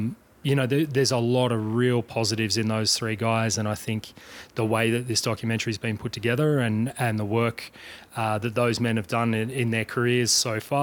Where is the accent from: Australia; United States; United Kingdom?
Australia; I grew up in Australia